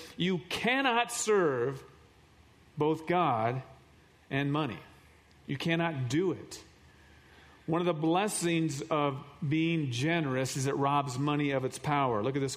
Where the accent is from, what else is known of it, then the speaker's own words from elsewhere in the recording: Iowa, United States; And I think about this, you know, I'm from Iowa. We got back from Iowa, I don't know how long, a couple weeks ago.